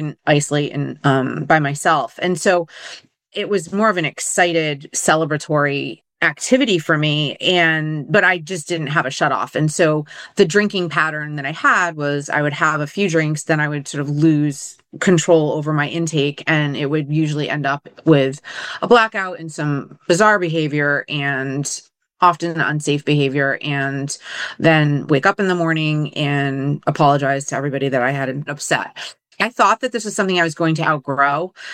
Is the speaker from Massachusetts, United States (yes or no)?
yes; New Bedford, Massachusetts, United States; So I am from New Bedford, Massachusetts, and I'm an only child. I grew up in what I would say is more of a dysfunctional neighborhood, but I came from an intact family unit.